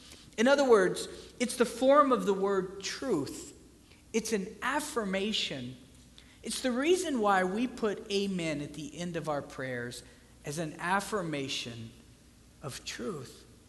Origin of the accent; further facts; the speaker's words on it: the South, United States; Now, I know here you guys say naked. I'm from the South. We say naked.